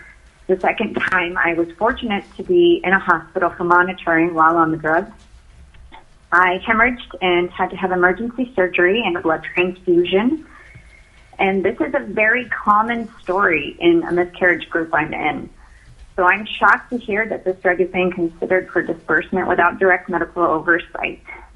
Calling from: Wasilla, Alaska, United States; I'm calling from Wasilla.

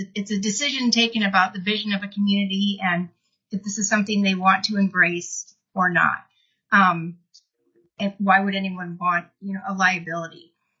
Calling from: Minneapolis, Minnesota, United States; I am calling from Minneapolis, Minnesota.

